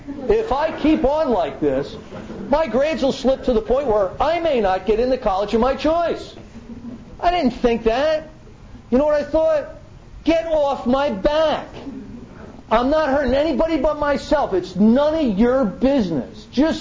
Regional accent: Florida, United States; I'm a guy from Florida.

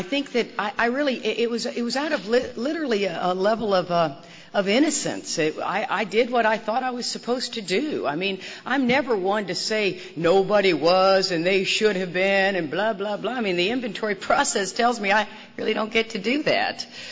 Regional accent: Texas, United States; I say, I am from Texas. I am not from the South. Let's get that cleared up. Texas is not the South.

